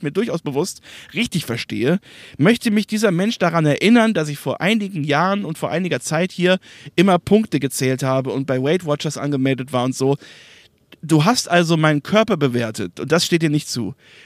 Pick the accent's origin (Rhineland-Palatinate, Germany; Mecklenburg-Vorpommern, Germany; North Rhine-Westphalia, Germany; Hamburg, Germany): North Rhine-Westphalia, Germany; Bonn; in meiner Heimat in Bonn